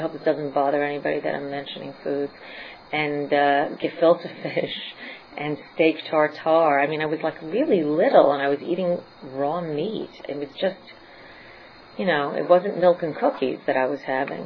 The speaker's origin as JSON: {"language": "English", "region": "New York", "country": "United States", "tie": "born or raised there", "said": "I grew up in New York, as you can hear, and I grew up in a Jewish family with very unhappy parents"}